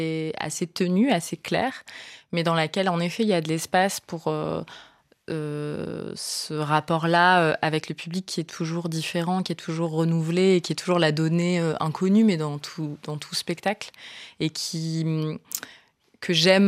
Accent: France; je suis une femme métisse, je suis française, d'un père camerounais et d'une mère française.

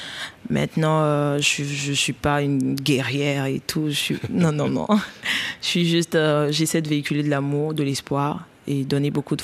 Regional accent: Burkina Faso; first language Mooré; French is a second language; Je veux pouvoir utiliser ma langue maternelle, qui est le moré, et pouvoir toucher tout le monde au-delà des frontières.

